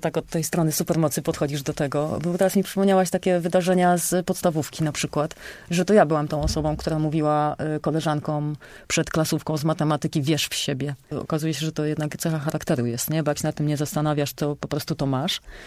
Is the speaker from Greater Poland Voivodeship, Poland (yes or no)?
yes; Rakoniewice, Greater Poland Voivodeship, Poland; bo właśnie dlatego, że jestem z Rakoniewic, to znowu byłam jedyna, która chciała mieć deskorolkę